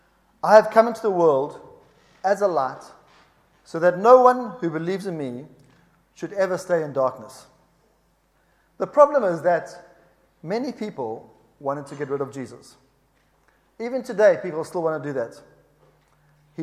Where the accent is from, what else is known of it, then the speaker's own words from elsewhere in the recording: South Africa; born there; also born or lived in Abu Dhabi; You may hear from my accent that I'm a little bit different. I was born in South Africa, and for many years I thought South Africa was the most beautiful country in the world.